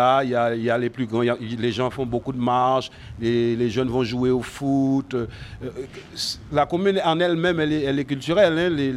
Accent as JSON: {"language": "French", "region": "Guadeloupe", "country": "France", "tie": "born there", "said": "je suis né en Guadeloupe, j'ai ma culture guadeloupéenne"}